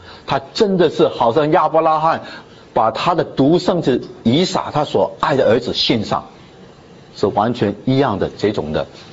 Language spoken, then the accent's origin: Chinese; China; 否则我们中国人都觉得太没味道了